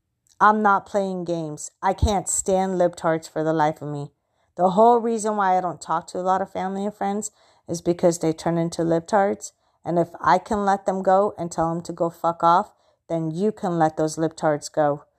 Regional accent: United States; I'm a U.S. citizen. I'm an American.

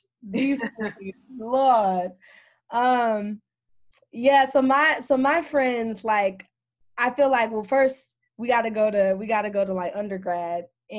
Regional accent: Los Angeles, California, United States; One, I'm from Los Angeles originally. But being out here, like on the Northeast, it's so beautiful to see the leaves change and to experience the fall.

